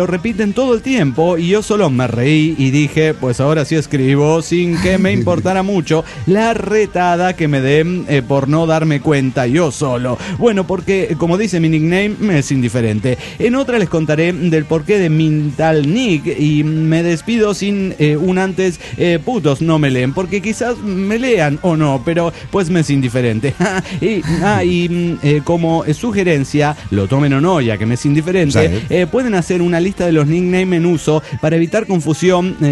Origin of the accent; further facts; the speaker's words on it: Colima, Mexico; de Colima, México, saludándolos.